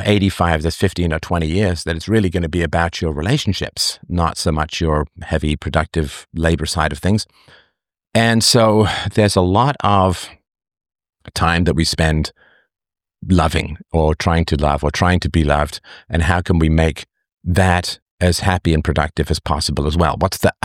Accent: England, United Kingdom; When I grew up in England, I lived in this apartment building, sort of a low-rise apartment building, with sort of paper-thin walls.

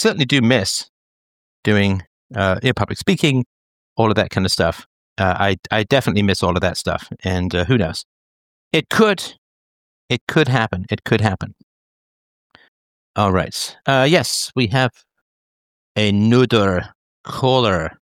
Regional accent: England, United Kingdom; I grew up in England

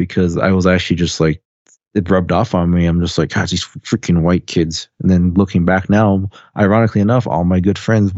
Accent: Philippines; If you were to see me, you wouldn't think I'm Filipino because of my height.

